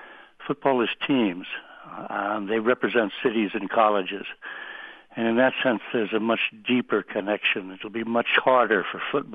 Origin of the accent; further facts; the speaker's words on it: Baltimore, Maryland, United States; And, of course, I grew up in Baltimore. And Baltimore had nothing in the way of sports whatsoever, even though it was the sixth or seventh largest city in the country.